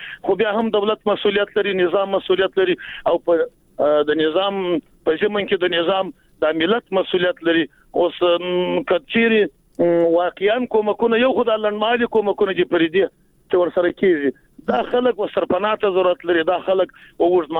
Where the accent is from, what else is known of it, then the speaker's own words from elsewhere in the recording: Jowzjan, Afghanistan; موږ خو د جوزجان د ولایت یو